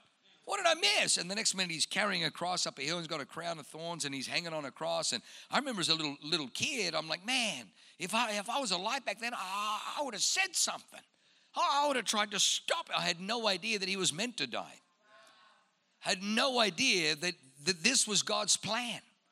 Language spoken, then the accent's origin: English; Australia; We grew up in Australia, so we're used to poisonous snakes.